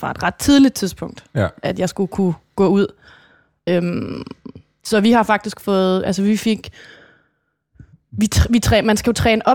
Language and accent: Danish; Aalborg, North Denmark Region, Denmark; Altså, jeg kommer fra Aalborg.